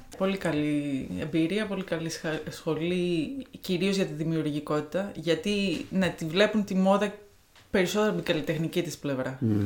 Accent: Santorini, South Aegean, Greece; also born or lived in Syros; είμαι από τη Σαντορίνη, αλλά δεν έχω γεννηθεί εκεί.

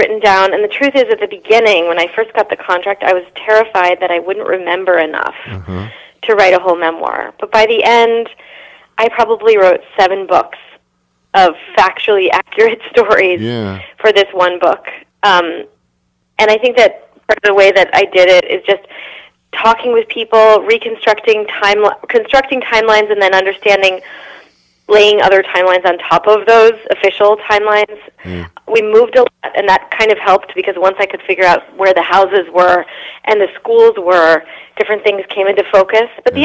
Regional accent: California, United States; The coming-of-age story about a girl growing up in California.

